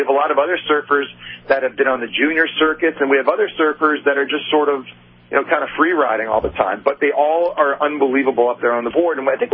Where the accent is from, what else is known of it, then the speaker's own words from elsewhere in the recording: Ottawa, Ontario, Canada; Well, I'm from Ottawa, Canada, originally.